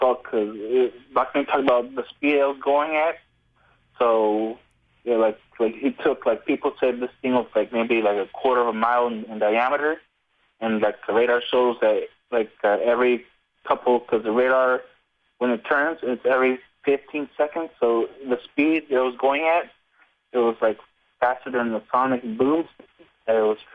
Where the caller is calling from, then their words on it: Dallas, Texas, United States; from Dallas, Texas.